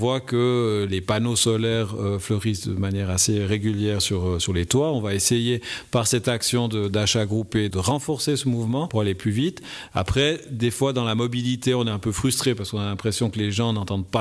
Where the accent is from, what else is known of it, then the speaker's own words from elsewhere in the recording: Valais, Switzerland; que la voiture chez nous en Valais, elle reste encore très centrale